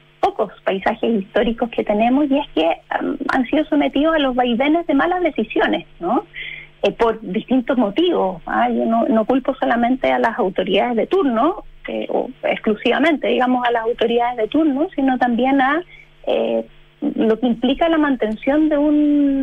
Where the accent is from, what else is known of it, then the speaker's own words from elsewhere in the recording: Magallanes, Chile; also born or lived in Valparaíso / Punta Arenas; en Tierra del Fuego crecí. Yo me declaro fueguina, si me apuran un poco. Me gusta ese término también.